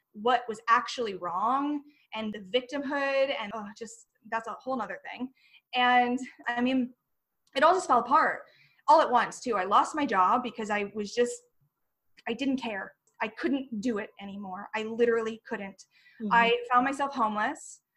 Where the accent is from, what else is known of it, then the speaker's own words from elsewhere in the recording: United States; It's not a, you know, I'm American, so I can say this.